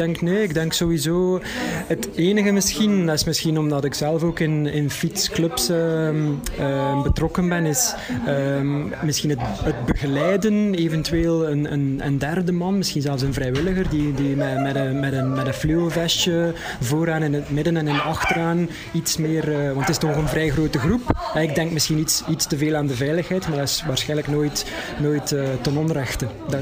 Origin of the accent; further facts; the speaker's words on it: Wetteren, East Flanders, Belgium; born there; also born or lived in Australia; ik ben geboren in Wetteren, ik ben 14 jaar weg geweest, ik ben in Australië woonachtig geweest en ben nu ongeveer 10 maanden terug